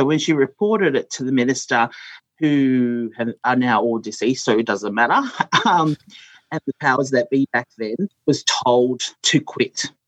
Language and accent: English; Goodna, Queensland, Australia; we grew up in Goodna. Like, I'm not sure most people know that when we migrated to Brisbane, we grew up in a commission home in Goodna. So we lived there for like over 13 years